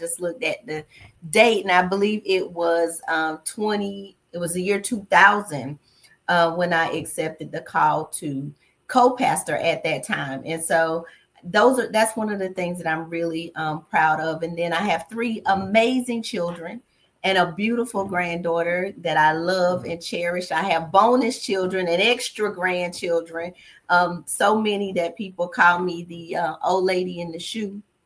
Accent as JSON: {"language": "English", "region": "North Carolina", "country": "United States", "tie": "born or raised there", "lives_now": "Florida, United States", "said": "But born and raised in North Carolina and living here in Florida for over 25 years."}